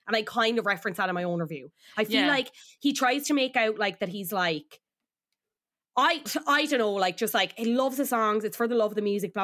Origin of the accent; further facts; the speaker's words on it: Donegal, Ulster, Ireland; I'm a quarter Irish and I'm from Donegal.